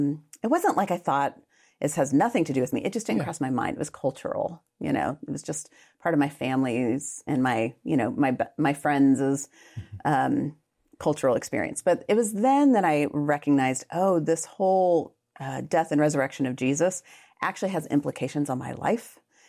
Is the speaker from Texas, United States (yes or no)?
yes; Austin, Texas, United States; I grew up in Austin, Texas. So this is back when Austin was not the huge Austin it is now.